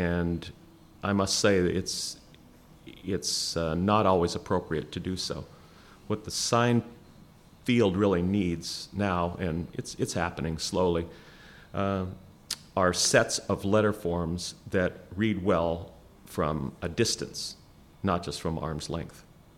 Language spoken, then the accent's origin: English; Tacoma, Washington, United States; And I grew up in Tacoma, Washington, where I was born. And at the time, Tacoma had 3 military bases.